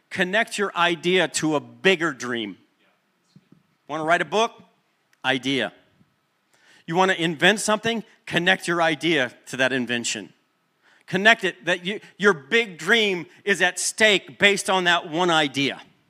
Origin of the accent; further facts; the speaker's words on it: Midwest, United States; And for me, I'm from the Midwest and we have grass out there.